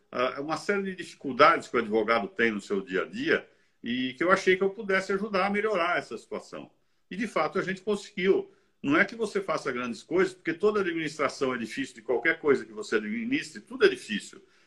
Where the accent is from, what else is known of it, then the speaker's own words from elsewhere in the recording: Brazil; eu sou brasileiro, mas sou de origem italiana, o meu avô era italiano